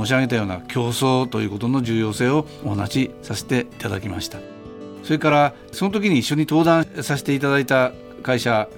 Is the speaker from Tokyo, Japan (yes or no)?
no; Fujisawa, Kanagawa, Japan; 地元藤沢でそれを生かしたいなというふうに考えたことが、